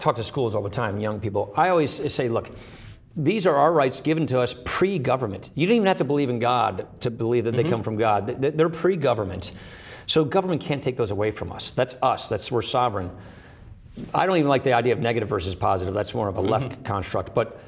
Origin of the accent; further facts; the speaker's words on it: Wisconsin, United States; I come from Wisconsin, which is the birthplace of the Progressive Party.